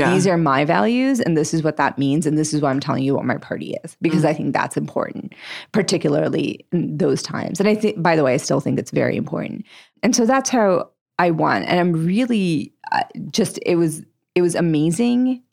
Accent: Maharashtra, India; first language Marathi; English is a second language; Mumbai is, you know, what you call it in Marathi, and that was my first language.

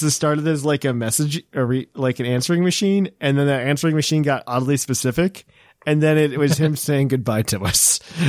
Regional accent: United Kingdom; But the most enjoyable part for me, being a Brit, is the overall theme of the game and towns all felt like Britain

